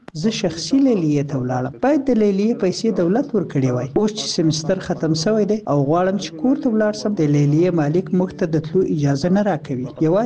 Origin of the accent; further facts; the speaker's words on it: Ghor, Afghanistan; زه د غور ولایت یم.